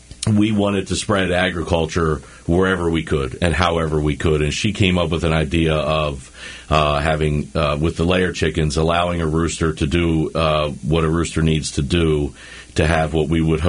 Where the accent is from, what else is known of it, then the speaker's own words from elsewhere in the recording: Lutherville, Maryland, United States; I grew up in Lutherville, but having been involved in 4-H in my grandparents' farm, I ultimately knew I wanted to get out to a rural area and own my own place at some point.